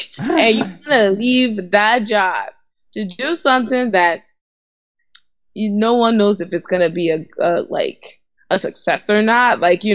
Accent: Nigeria; now in United States; It's so interesting because I feel my identity as an African woman, as a Nigerian woman, is so different from my identity as just a Black woman in America, right?

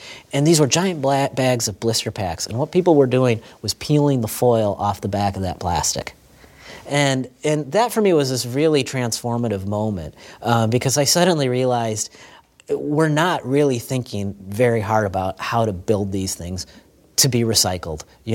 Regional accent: United States; look, I'm an American. I'm a consumer.

